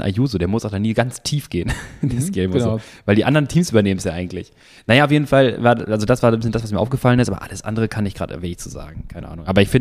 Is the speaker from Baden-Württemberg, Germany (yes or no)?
no; North Rhine-Westphalia, Germany; bei uns im Sauerland